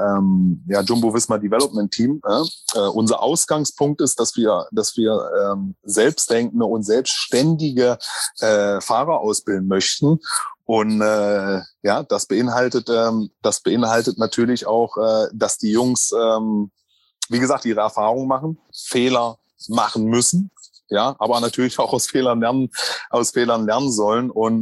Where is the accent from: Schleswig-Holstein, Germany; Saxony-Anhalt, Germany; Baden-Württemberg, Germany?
Saxony-Anhalt, Germany; Magdeburg; Ich bin übrigens nicht meine Heimat ist übrigens nicht nicht Thüringer, ich bin Magdeburger, ich bin Sachsen-Anhaltiner.